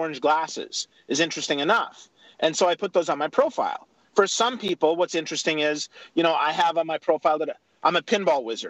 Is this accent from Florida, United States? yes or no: no; Wisconsin, United States; I'm from Wisconsin. I'm not a big fan of Illinois